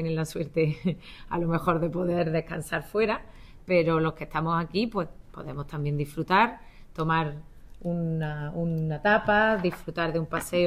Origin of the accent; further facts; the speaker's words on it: Andalusia, Spain; como andaluces que somos, de vivir nuestras calles y de disfrutar de los rincones de nuestra ciudad